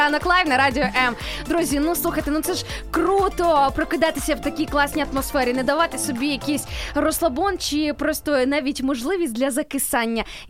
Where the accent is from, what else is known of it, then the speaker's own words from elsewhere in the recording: Western Ukraine, Ukraine; не була би я із Західної України і не вчилась би я у Львові